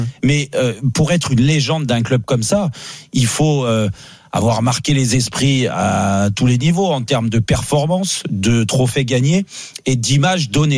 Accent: Paris, Île-de-France, France; moi, en tant que Parisien, ce qui me fait dire ça

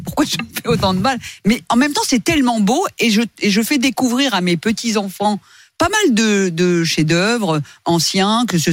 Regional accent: Paris, Île-de-France, France; born there; je suis née à Paris

